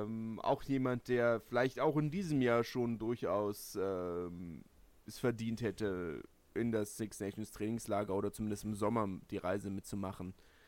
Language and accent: German; southern France, France; Ich bin mit Dorfrugby im Süden aufgewachsen.